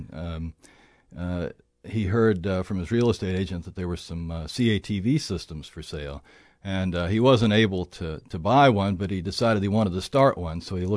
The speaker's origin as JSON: {"language": "English", "town": "Charlottesville", "region": "Virginia", "country": "United States", "tie": "born or raised there", "also_born_or_lived": "Albemarle County", "said": "Well, I'm from Charlottesville. I was born in Charlottesville, and in 1959, we moved out to Albemarle County, and of course, I went to Albemarle High School."}